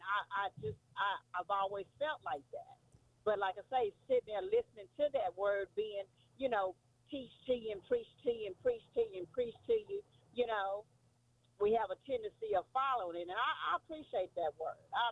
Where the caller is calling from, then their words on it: Pineville, Louisiana, United States; I'm calling from Pineville, Louisiana.